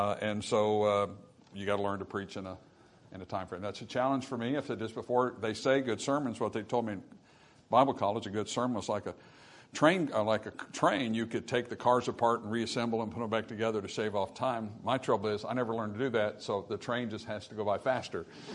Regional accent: United States; As an American, it breaks my heart to see where our country is

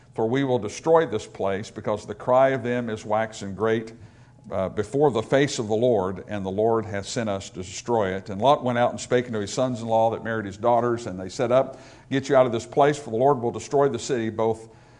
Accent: United States; I'm an American, more is always better, you know

